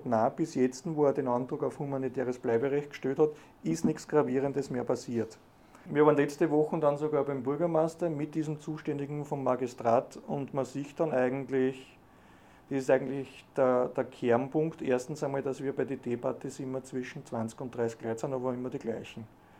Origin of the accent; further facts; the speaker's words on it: Austria; Rassismus, der wird bei uns in Österreich nicht stattfinden.